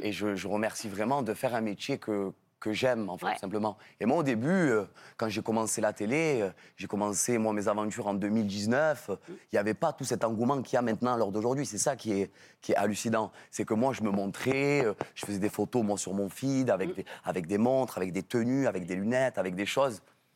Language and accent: French; France; j'aime la France, je suis français